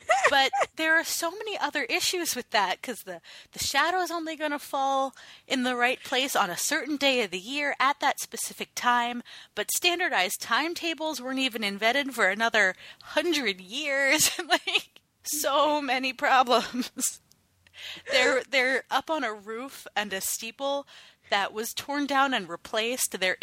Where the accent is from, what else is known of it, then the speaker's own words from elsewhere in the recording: Northeast, United States; Okay, maybe this is a, you know, growing up in the Northeast thing.